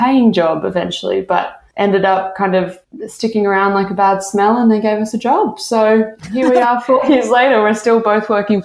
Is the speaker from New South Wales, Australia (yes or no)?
yes; Newcastle, New South Wales, Australia; now in New York, United States; I'm actually originally from Newcastle. So I basically studied in Newcastle, studied communications, doing a mix of kind of PR and journalism. And then was working in an agency there